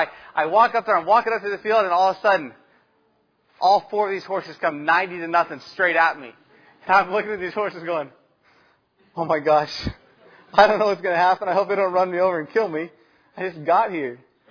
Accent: Texas, United States; I'm from Texas. Dallas, Fort Worth area, all I got to know.

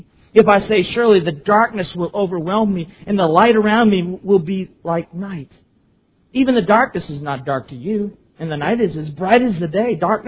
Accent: Bangor, Maine, United States; the facts of my life that I grew up in Bangor, Maine, that I was in the Navy 5 years

